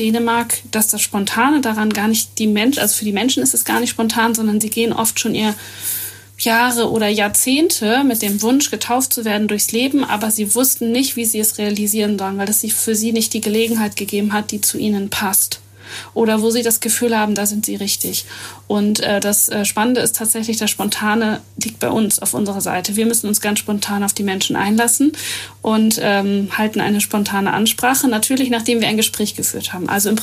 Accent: North Germany, Germany; Vielleicht wir als Norddeutsche noch viel weniger, weil wir vielleicht noch ein bisschen trockener sind

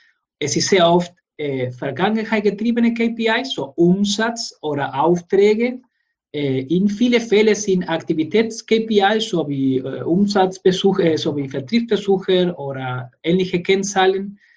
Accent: Argentina; moved away as an adult; now in Karlsruhe, Germany; Ich komme selbst aus Argentinien. Dort habe ich Elektroingenieure studiert

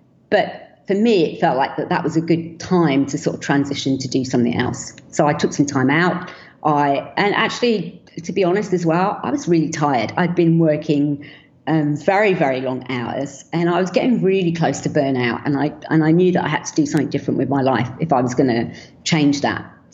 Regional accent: London, United Kingdom; born there; daughter of immigrants who came to the UK from India back in the very early 60s. I was born in London.

